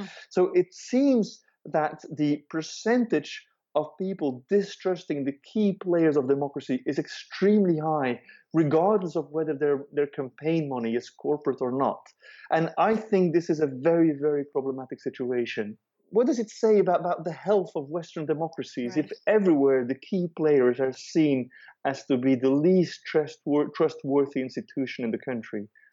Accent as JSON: {"language": "English", "country": "Belgium", "said": "In my country, I am from Belgium"}